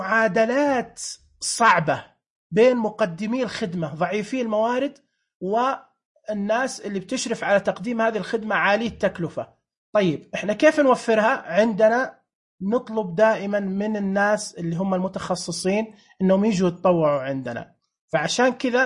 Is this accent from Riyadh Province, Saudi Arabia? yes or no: no; Mecca, Makkah Province, Saudi Arabia; أو في عندنا في مكة مثلا